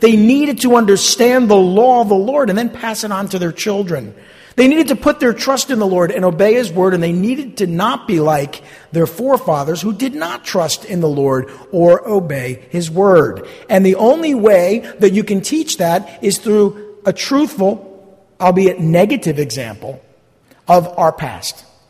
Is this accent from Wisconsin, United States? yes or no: no; New Jersey, United States; Not that I was alive in the Civil War, but I'm born and raised in New Jersey.